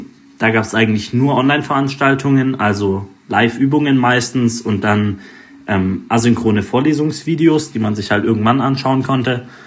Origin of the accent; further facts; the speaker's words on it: Ludwigsburg, Baden-Württemberg, Germany; also ich komme jetzt aus Ludwigsburg, dass man dann sich nicht um eine Wohnung kümmern musste oder pendeln musste.